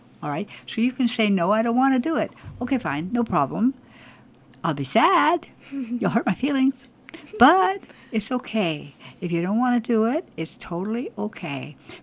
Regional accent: Vancouver, British Columbia, Canada; born there; now in Smithers, Canada; I was born in Vancouver.

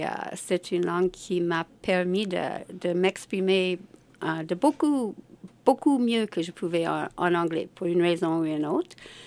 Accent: Regina, Saskatchewan, Canada; born there; Je suis née à Regina, en Saskatchewan.

